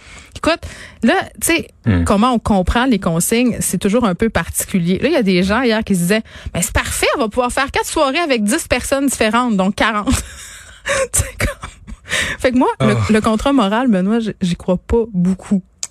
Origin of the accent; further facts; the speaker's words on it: Quebec, Canada; Je viens du lac. Je viens du Saguenay.